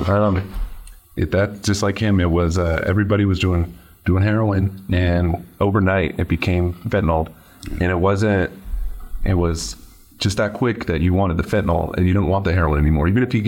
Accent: Fresno, California, United States; from Fresno, born and raised. Had a good childhood.

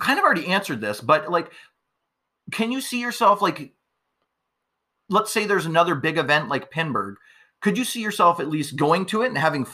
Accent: Ontario, Canada; I grew up in Ontario right across the border. I friggin' worked in Windsor like every Friday

